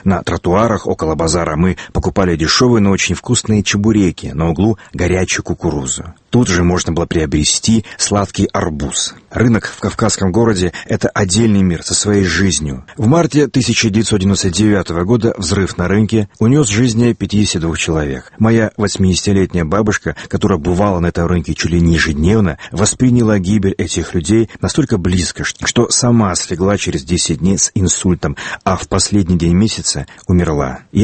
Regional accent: Vladikavkaz, North Ossetia–Alania, Russia; А полем битвы между ними стал и мой родной город Владикавказ.

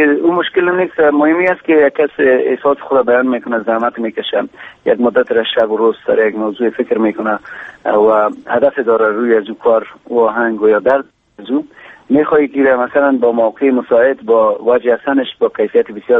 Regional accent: Kabul, Afghanistan; ما در کابل بزرگ شدیم، مدت بیشتر از 26-27 سال است که همینجا زندگی میکنیم، در کابل هستیم

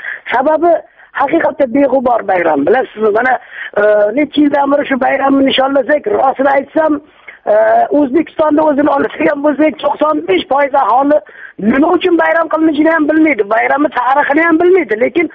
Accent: Tashkent, Uzbekistan; born or raised there

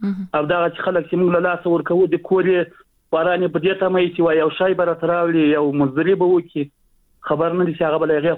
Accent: Khak-e Afghan, Zabul, Afghanistan; زه خپله د زابل دي ولایت یم، خاک افغان دي ولسوالۍ یم.

